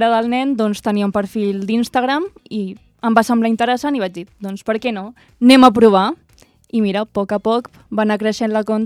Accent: Llançà, Catalonia, Spain; jo soc de Llançà, un poble molt petit

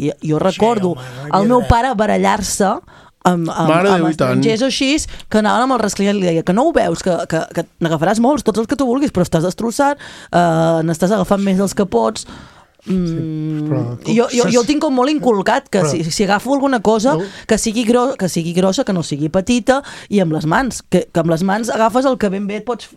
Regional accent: Castelló, Valencian Community, Spain; jo que sóc de Castelló

